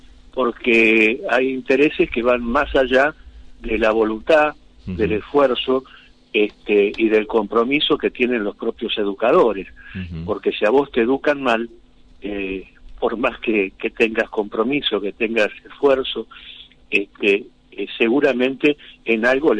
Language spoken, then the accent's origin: Spanish; Argentina; somos argentinos